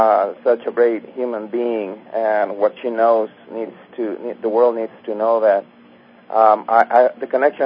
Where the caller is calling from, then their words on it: Lima, Peru; I want to say hi to Alexandra. Hi, Alexandra, I'm calling from Lima, Peru.